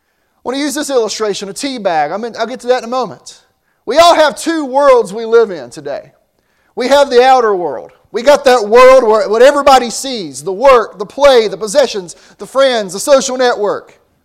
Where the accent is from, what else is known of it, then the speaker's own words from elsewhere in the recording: the South, United States; I grew up in the South. I like sweet tea, cold tea.